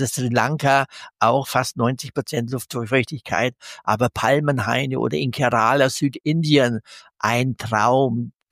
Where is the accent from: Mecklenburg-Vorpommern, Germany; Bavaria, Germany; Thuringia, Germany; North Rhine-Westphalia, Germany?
Bavaria, Germany; Hof; als Highlight für Hof in meiner Heimatstadt Hof installieren